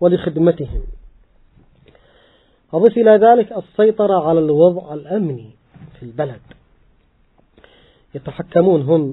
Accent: Yemen; حتى مثلا عندنا في اليمن سعوا إلى هذا

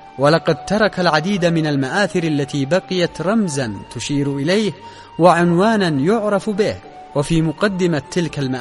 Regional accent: Yemen; إن علاقتنا كيمنيين بأعلام الهدى من أئمة أهل البيت عليهم السلام

